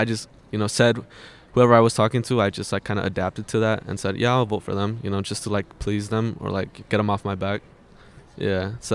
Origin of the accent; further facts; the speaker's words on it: Milwaukee, Wisconsin, United States; I come from Southside, so it takes me like 30 minutes to get here. But yeah, Southside, Milwaukee.